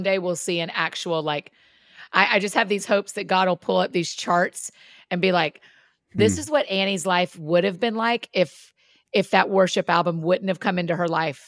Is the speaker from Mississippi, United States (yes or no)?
no; Georgia, United States; Yes. I grew up in Georgia.